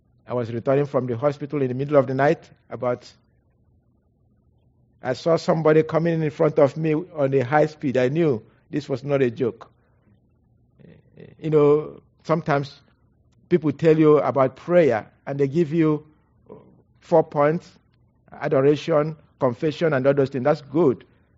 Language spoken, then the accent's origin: English; Nigeria; I was born in Nigeria. So I knew my spiritual gift. I believe probably when I was between 9 and 12 years old. People came to our village, small village, and presented the gospel.